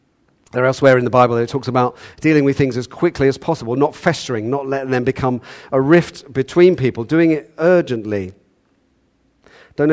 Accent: United Kingdom; Because of my upbringing, because I'm British, because it doesn't happen very often

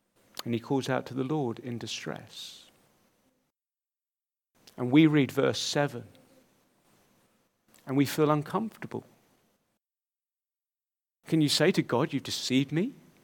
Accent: United Kingdom; And we think somehow, no, we must be stoic and have a stiff upper lip. We're British.

